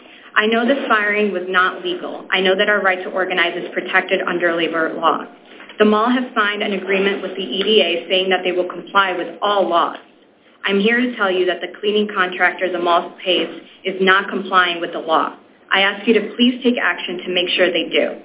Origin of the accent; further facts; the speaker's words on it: Colombia; moved away as an adult; now in United States; I'm originally from Colombia and moved to the U.S. with my family and with my wife 3 years ago.